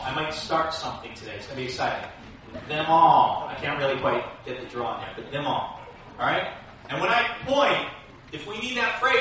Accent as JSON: {"language": "English", "town": "Long Island", "region": "New York", "country": "United States", "tie": "born or raised there", "lives_now": "Virginia, United States", "said": "Now, many of you know that I grew up in New York, on Long Island, or as we say, Long Island."}